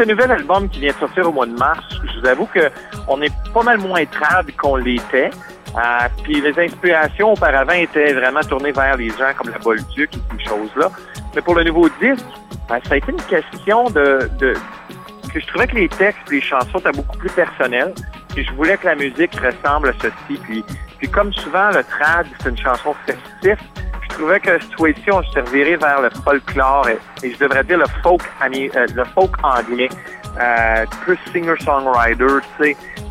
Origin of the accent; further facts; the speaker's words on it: Ontario, Canada; Moi, quand j'étais jeune, j'ai grandi en Ontario, j'ai consommé beaucoup de musique en anglais.